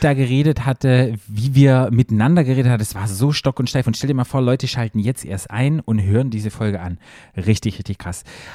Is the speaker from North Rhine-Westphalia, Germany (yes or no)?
no; Berlin, Germany; wir sind Berliner